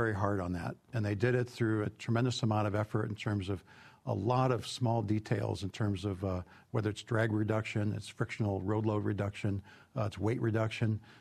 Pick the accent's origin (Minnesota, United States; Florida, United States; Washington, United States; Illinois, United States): Illinois, United States; Chicago; And I grew up in Chicago, but, you know, I got used to no snow in California